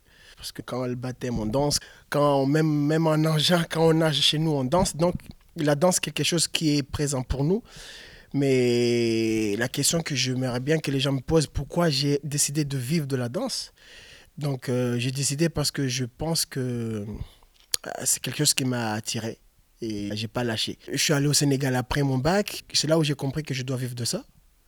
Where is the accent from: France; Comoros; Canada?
Comoros; Grande Comore; Je suis un Comorien de la Grande Comore.